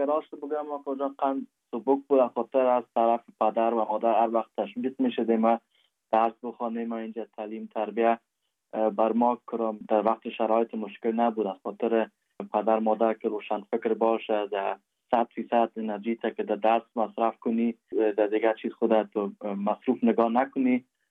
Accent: Kabul, Afghanistan; از کابل هستم. … از کابل هست، پدر کلانای ما از کابل هست.

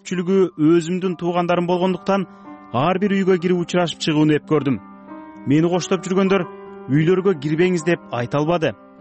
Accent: Karagochkor, Osh Region, Kyrgyzstan; Өзгөн районун кыдырганыма 3 күн болгондо өзүмдүн туулуп өскөн кыштагым Карагочкорго жөнөдүм.

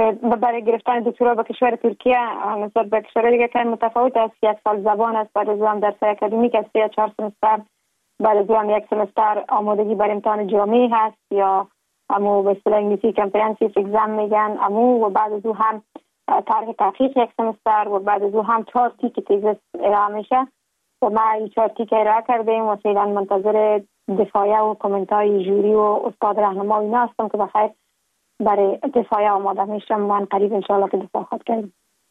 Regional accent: Kabul, Afghanistan; born there; در شهر کابل متولد شدیم.

